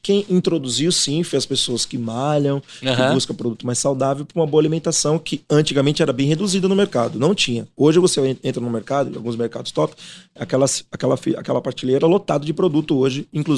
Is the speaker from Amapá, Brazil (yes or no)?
no; Bahia, Brazil; eu sou baiano, amo fazer, amo tapioca.